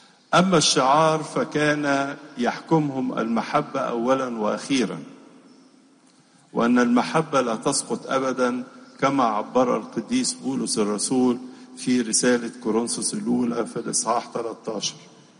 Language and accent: Arabic; Egypt; بلادنا مصر